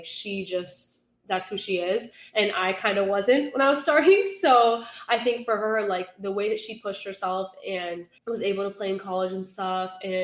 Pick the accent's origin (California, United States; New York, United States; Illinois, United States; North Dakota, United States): New York, United States; Buffalo; Yeah, so growing up in Buffalo, I love my hometown. I loved it. My parents still live there. I lived in the same house for my whole life.